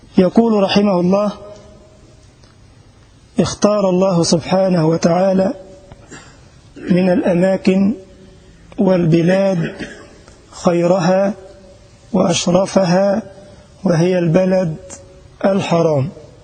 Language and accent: Arabic; Egypt; نعم أنا مصري أنتمي إلى مصر